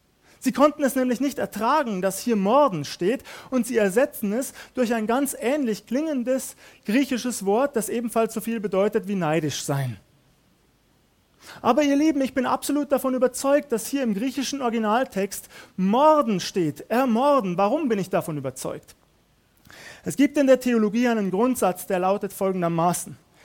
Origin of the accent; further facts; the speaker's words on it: Waldkraiburg, Bavaria, Germany; Wir haben eine Geschichte hier in Waldkraiburg, meine Heimatgemeinde in Landshut, ebenfalls davon betroffen.